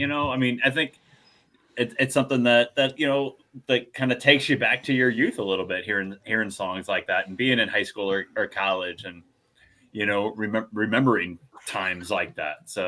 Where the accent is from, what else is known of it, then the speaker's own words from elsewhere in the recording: Midwest, United States; I'm a Midwesterner, man.